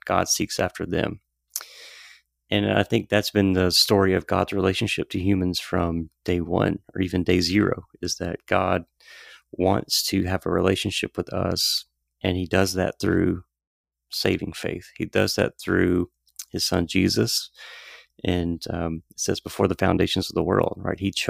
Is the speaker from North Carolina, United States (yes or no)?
no; Mississippi, United States; And I grew up in the South in Mississippi. I'm a Southern boy and born and raised here in Central Mississippi, and came from a different upbringing.